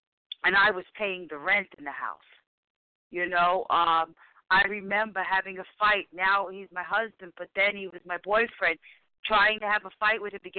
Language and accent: English; Bronx, New York, United States; from the Bronx, recovering compulsive overeater today.